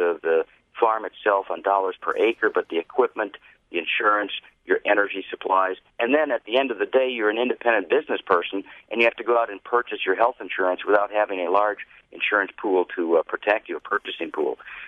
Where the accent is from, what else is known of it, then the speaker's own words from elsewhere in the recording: Appleton, Wisconsin, United States; just like everybody I grew up with in Appleton, Wisconsin.